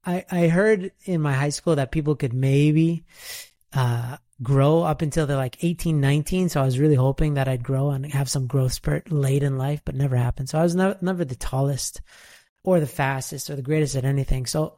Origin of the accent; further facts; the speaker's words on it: Toronto, Ontario, Canada; But I grew up in Canada, in Toronto, Ontario, Canada, like proper. And if you're from the city, you have to say that you're from the city